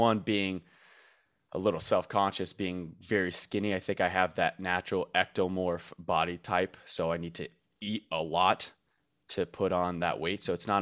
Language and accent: English; Montreal, Quebec, Canada; I'm actually from Montreal, Canada.